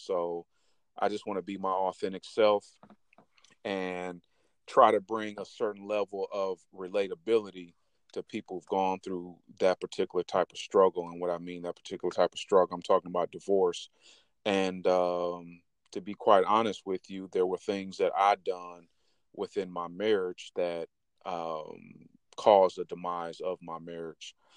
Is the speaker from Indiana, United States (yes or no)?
yes; Fort Wayne, Indiana, United States; born and raised in Fort Wayne, Indiana. Grew up on the south side of Fort Wayne, Euclid and Pontiac.